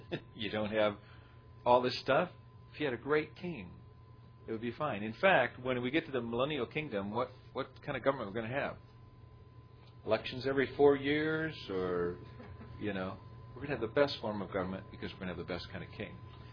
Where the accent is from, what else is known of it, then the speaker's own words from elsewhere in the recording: Angola; also born or lived in United States; when I was a kid growing up in Angola, we had a king.